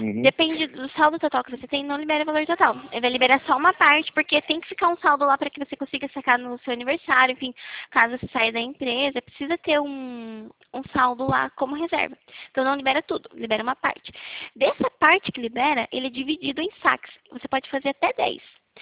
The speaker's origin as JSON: {"language": "Portuguese", "town": "Itapetininga", "region": "São Paulo", "country": "Brazil", "said": "Sim, eu sou de São Paulo, eu sou de Tapetininga."}